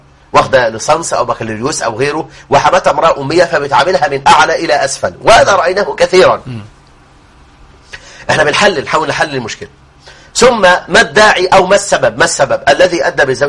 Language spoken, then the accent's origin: Arabic; Egypt; احنا عندنا في مصر ملايين من المطلقات